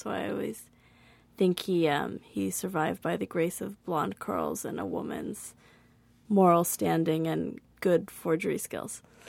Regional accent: Washington, District of Columbia, United States; I grew up in Washington, D.C., in a neighborhood near American University called Wesley Heights.

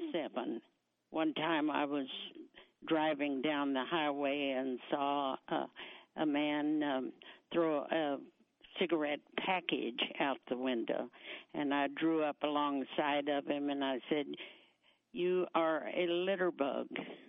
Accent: Dallas, Texas, United States; and I'm from Dallas.

